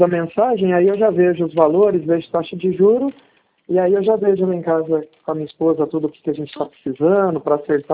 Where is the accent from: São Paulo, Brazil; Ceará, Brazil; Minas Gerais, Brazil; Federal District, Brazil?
São Paulo, Brazil; Campinas; Eu sou aqui de Campinas.